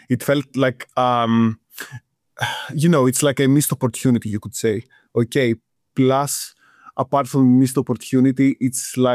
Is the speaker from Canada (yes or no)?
no; Greece; moved away as an adult; now in United Kingdom; I'm originally from Greece. Everything about me speaks Greece. So originally from Greece, I studied in the Greek university civil engineering back in the day. I finished in 2017. Then in 2019, I came to the UK to pursue a PhD in civil engineering.